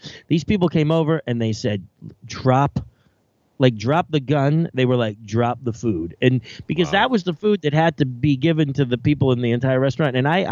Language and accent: English; Pennsylvania, United States; I'm a dude from Pennsylvania.